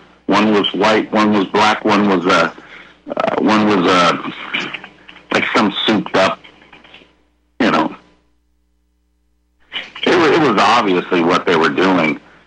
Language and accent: English; Northwest, United States; It's very sad because this is a beautiful town. I grew up in the Northwest. I'm 62 years old.